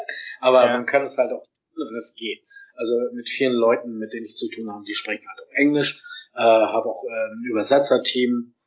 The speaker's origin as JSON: {"language": "German", "region": "Hamburg", "country": "Germany", "tie": "born or raised there", "also_born_or_lived": "Berlin", "moved": "yes", "said": "was ich in Hamburg, meiner Heimatstadt, und Berlin, meiner letzten Station in Deutschland, geliebt habe"}